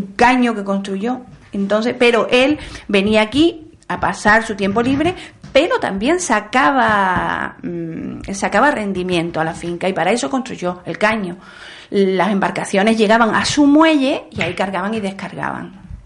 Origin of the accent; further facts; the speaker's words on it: Andalusia, Spain; accent: Andalusian; Soy andaluza, me cuesta pronunciar la S